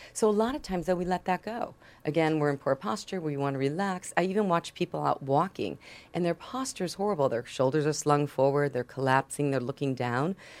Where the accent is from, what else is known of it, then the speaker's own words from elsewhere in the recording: Chicago, Illinois, United States; growing up in Chicago, you have the ice.